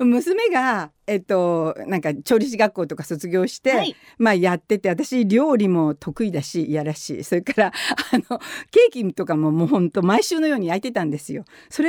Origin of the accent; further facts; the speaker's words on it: Setagaya, Tokyo, Japan; also born or lived in Ibaraki; 自己紹介、東京世田谷生まれの世田谷育ち。